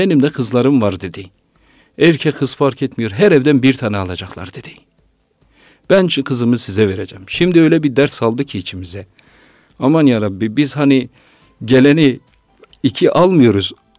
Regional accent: Patnos, Ağrı Province, Turkey; Ben Ağrı Patmosluyum

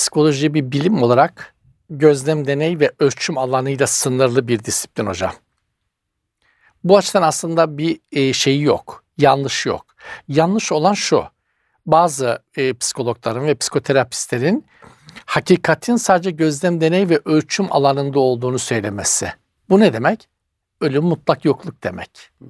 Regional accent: Eastern Black Sea, Turkey; Doğu Karadeniz genel olarak öyle yani. Mesela bir iç Anadolu'nun dinginliği, bir Ege ve Akdeniz'in rahatlığı bizde genişliği bizde yoktur yani.

